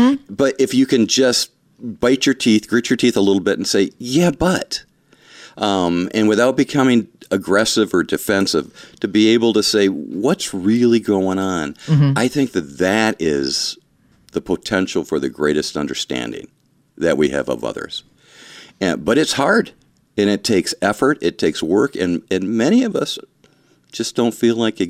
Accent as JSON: {"language": "English", "town": "Ludington", "region": "Michigan", "country": "United States", "tie": "born or raised there", "said": "Of course, Ludington was my hometown."}